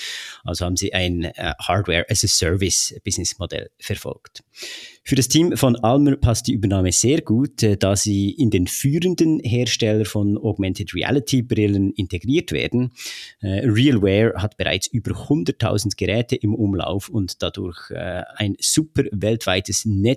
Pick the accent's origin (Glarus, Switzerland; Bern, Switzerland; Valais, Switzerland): Bern, Switzerland; accent: Bernese; Ihr hört ja sehr wahrscheinlich alle meinen Akzent raus als echter Berner.